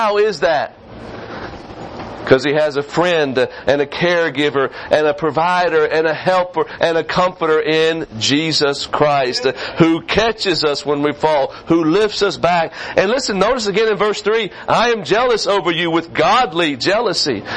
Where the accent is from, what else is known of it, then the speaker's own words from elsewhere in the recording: the South, United States; I call him Grandpa, okay? I'm from the South. I don't say grandfather.